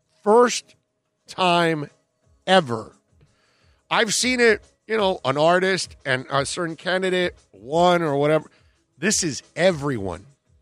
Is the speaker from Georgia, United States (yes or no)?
no; Kansas City, Missouri, United States; I'm a kid from Kansas City, Missouri, who grew up with a single mother with three kids to provide for